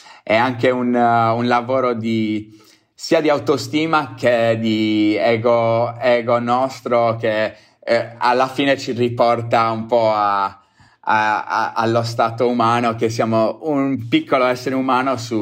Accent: Capitana, Sardinia, Italy; siamo cresciuti qua a Capitana, qua in Sardegna, da piccolini avevamo queste discese sotto casa

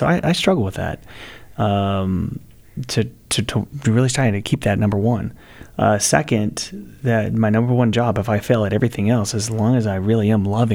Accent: Texas, United States; I'm from Texas, so barbecue is usually my answer to most problems.

